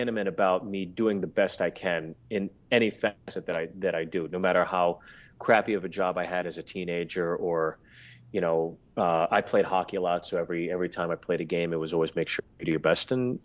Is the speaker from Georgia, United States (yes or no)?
no; Pittsburgh, Pennsylvania, United States; also born or lived in New Jersey; Because when I moved from New Jersey to Pittsburgh, it was the kind of at that age where you're starting to make friends and, you know, trying to fit in.